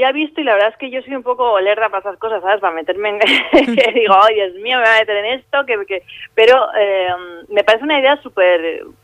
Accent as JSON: {"language": "Spanish", "town": "Barcelona", "region": "Catalonia", "country": "Spain", "tie": "born there", "lives_now": "Madrid, Spain", "said": "porque yo vivo, bueno, nací en Barcelona"}